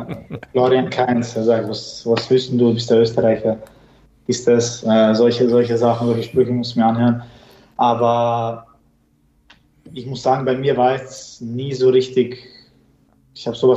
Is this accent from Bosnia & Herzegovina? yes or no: yes; Bosnia & Herzegovina; die Geschichte aus deinem Land, wie jetzt bei uns in Bosnien, wie das in Bosnien ist, wir haben einfach einen sehr großen Stolz.